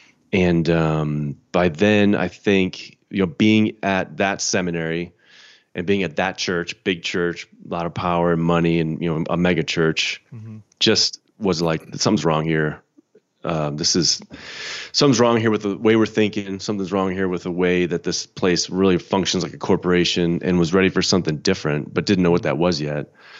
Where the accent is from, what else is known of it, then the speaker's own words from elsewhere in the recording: Chicago, Illinois, United States; I'm from Chicago, grew up in the Chicago suburbs.